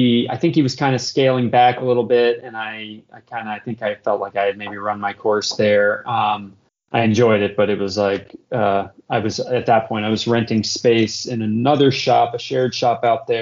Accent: Virginia, United States; I grew up in Virginia, and they had a few pieces made by some local guys.

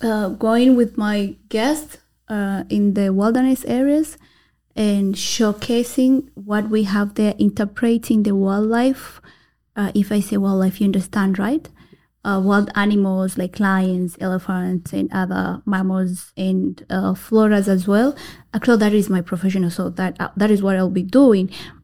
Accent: Kilimanjaro, Tanzania; I'm born and raised in Tanzania under the slope of Mount Kilimanjaro. This is where I came from.

